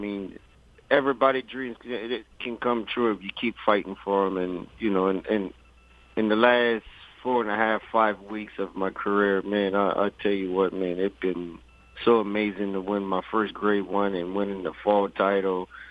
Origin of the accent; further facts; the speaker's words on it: Vinton, Louisiana, United States; My dad and mom, I come from Louisiana, Vinton, Louisiana, representing in the house.